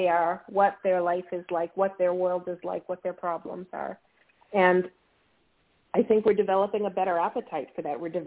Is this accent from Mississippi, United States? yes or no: yes; Mississippi, United States; I grew up in Mississippi, as people would say.